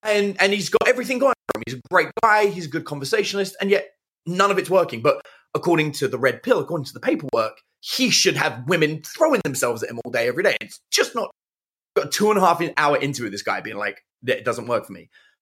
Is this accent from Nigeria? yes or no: no; London, United Kingdom; accent: Cockney; I grew up in East side of London. So East London, I'm a Cockney. My accent has been masked. So again, that's a mask, because most Americans can't understand my natural accent. So I've learned this accent as an alternate version.